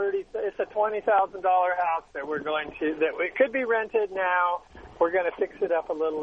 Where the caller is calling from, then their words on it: Denver, Colorado, United States; Hello, I'm calling from Denver.